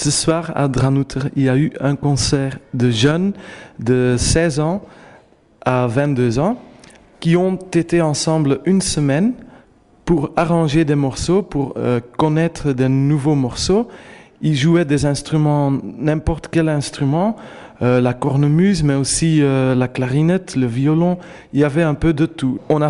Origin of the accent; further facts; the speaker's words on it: Belgium; On vient d'une région près de Bruxelles où habite Herman De Witt